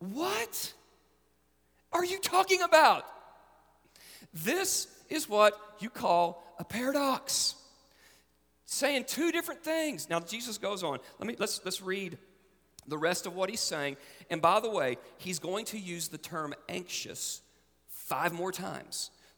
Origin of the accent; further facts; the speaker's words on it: Fort Smith, Arkansas, United States; When I was growing up in Fort Smith, my pastor was Dr. James W. Bryant.